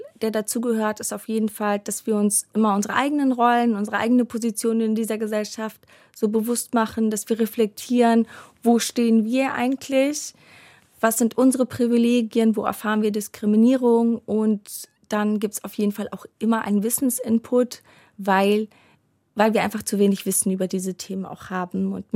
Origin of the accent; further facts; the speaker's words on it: Afghanistan; für mich als Afghanin